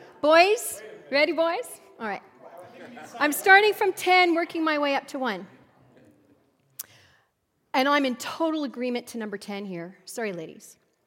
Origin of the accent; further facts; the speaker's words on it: Montreal, Quebec, Canada; Yeah, because we grew up in Montreal. I was really fluent at one point in my life